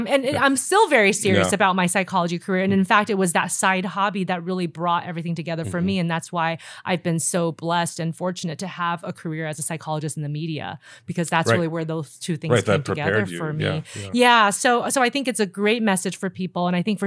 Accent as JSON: {"language": "English", "country": "Taiwan", "said": "I came from Taiwan. I mean, psychologists weren't really a big thing there."}